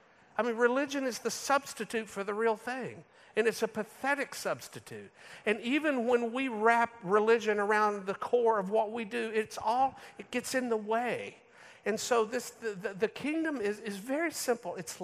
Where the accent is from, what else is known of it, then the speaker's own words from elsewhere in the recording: United States; Now, I don't know why I'm talking to a bunch of folks in Britain about kingdoms as an American.